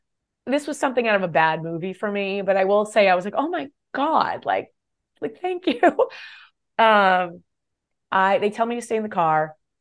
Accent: West Coast, United States; I'm not from here. All my family is on the East Coast and I'm from the West Coast.

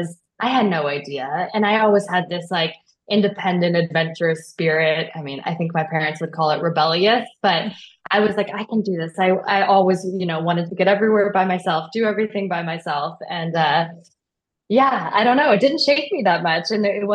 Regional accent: California, United States; I'm from California.

